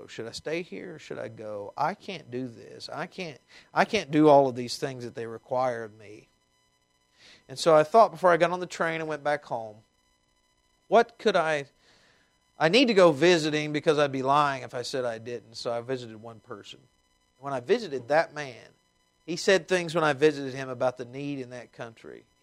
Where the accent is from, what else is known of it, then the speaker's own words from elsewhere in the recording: Tennessee, United States; accent: twang; as you can tell with my accent, it's much more fancy than it used to be, but I have a bit of a twang. And so I left the Bible Belt of East Tennessee